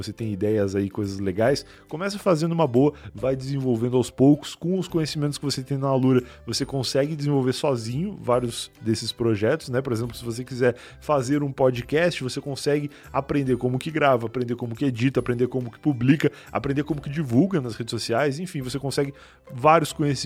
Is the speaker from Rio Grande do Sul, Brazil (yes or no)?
yes; Rio Grande do Sul, Brazil; moved away as an adult; Eu sou gaúcho, cara. Eu nasci lá, morei lá até os 23 anos.